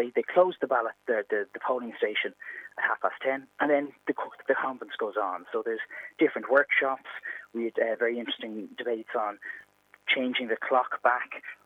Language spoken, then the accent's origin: English; Leinster, Ireland; I'm from North County Dublin